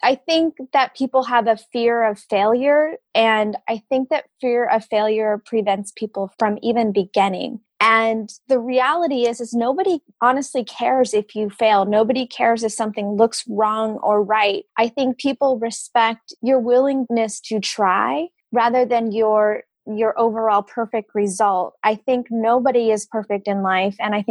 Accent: Midwest, United States; I think passion for perseverance comes from growing up in the Midwest. I think people in the Midwest understand that you get great results by working hard.

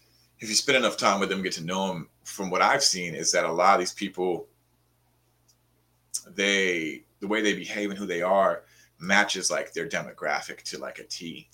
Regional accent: Spanaway, Washington, United States; I was driving through my hometown today, and I don't always go out there. Spanaway, Washington.

